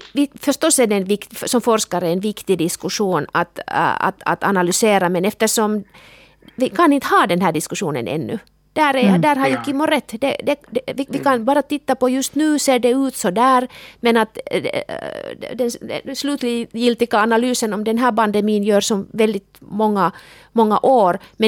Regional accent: Kemi, Lapland, Finland; jag kommer ju själv från Kemi nära svenska gränsen, Torneå och Haparanda

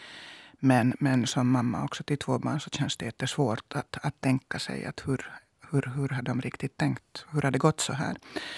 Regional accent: Finland; Så, man blir ju arg så där som liksom finsk medborgare och kvinna.

